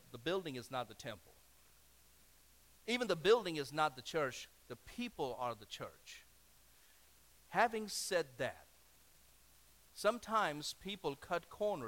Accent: India; Now I come from India, so maybe that's what it is.

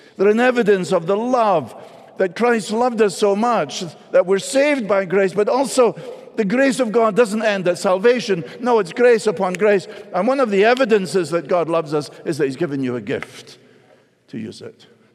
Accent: Scotland, United Kingdom; I was brought up in Scotland that real men didn't wear jewelry.

